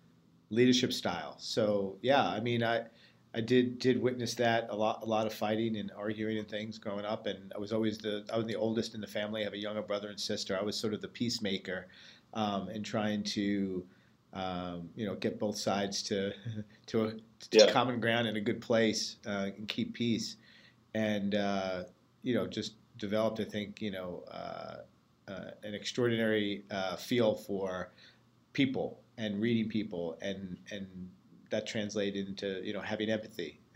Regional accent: Staten Island, New York, United States; Staten Island was not a very diverse neighborhood that we grew up in. I'm Catholic Italian, and that's basically, you had that and Irish Catholic, you know, in the entire neighborhood.

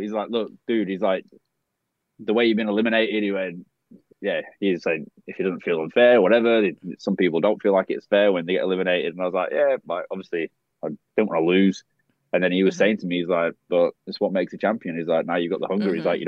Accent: Australia; So when I went on the very first one, being the Australian Bachelorette, mm-hmm.

